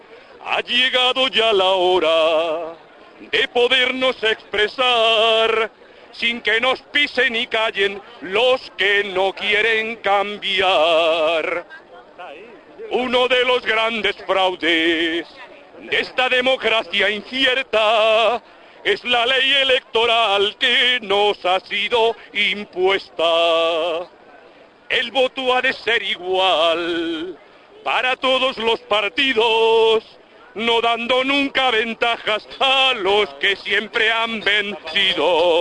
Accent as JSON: {"language": "Spanish", "town": "Madrid", "region": "Community of Madrid", "country": "Spain", "said": "soy madrileño."}